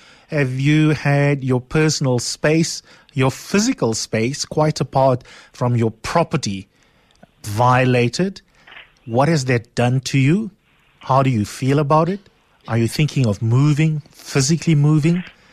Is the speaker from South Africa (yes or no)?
yes; South Africa; I hope I'm not a statistical minority as a South African to say this